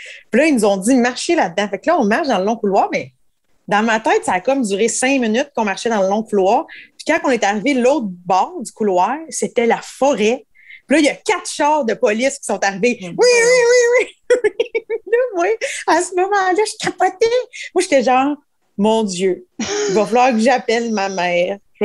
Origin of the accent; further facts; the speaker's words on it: Quebec, Canada; ils catchent que nous, on est Québécois, puis on est poche en anglais